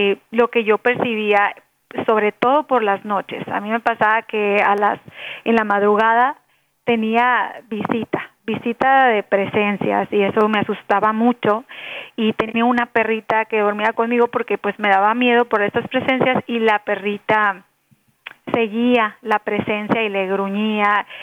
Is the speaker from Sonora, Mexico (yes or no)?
yes; Ciudad Obregón, Sonora, Mexico; also born or lived in Los Mochis / Hermosillo; Yo crecí nací en Los Mochis, pero viví muy poco ahí. Crecí en Ciudad Obregón, Sonora, y después en Hermosillo. Vengo de un núcleo, de una familia católica